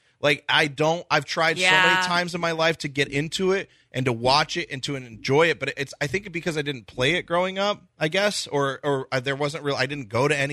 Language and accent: English; Dallas, Texas, United States; I grew up in Dallas